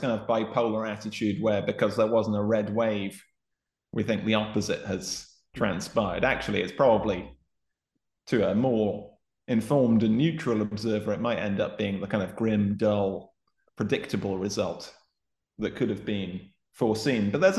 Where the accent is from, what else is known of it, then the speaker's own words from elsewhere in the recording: United Kingdom; Perhaps one thing that's relevant to us as British conservatives of various stripes